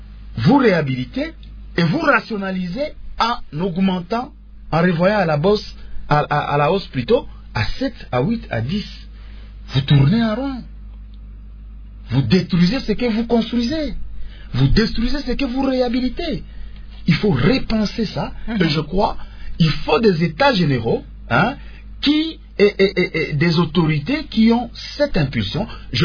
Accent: DR Congo; Moi, je rêve de ce Congo, en tant que Congolais, d'un ministre de la fonction publique qui a un conseiller en charge de construction des bâtiments.

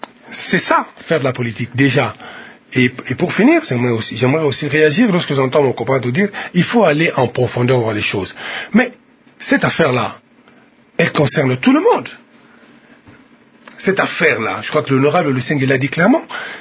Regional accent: Kivu, DR Congo; Et ce Waterloo-là, il sera chez moi au Kivu.

